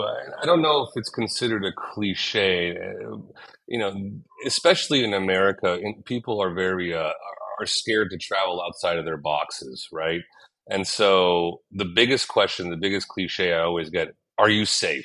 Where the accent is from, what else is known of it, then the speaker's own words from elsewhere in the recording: Los Angeles, California, United States; I grew up in Los Angeles. Actually, I grew up in the Valley and, you know, Ventura Boulevard is the number one concentrated spot for sushi restaurants outside of Japan.